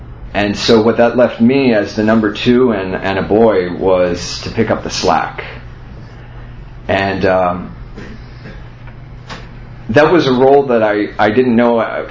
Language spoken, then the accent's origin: English; San Antonio, Texas, United States; I grew up in San Antonio, Texas.